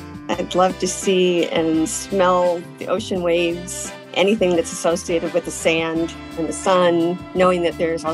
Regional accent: Towanda, Pennsylvania, United States; I'm from Towanda, Pennsylvania, and I am 61 years old.

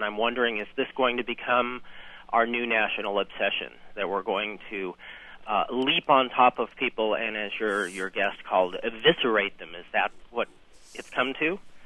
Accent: California, United States; I'm another Californian that's baffled by all of this.

